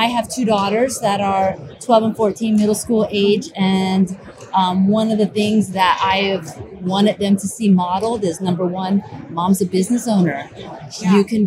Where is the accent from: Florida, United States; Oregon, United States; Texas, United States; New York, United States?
Florida, United States; Jacksonville; I'm from Jacksonville, Florida.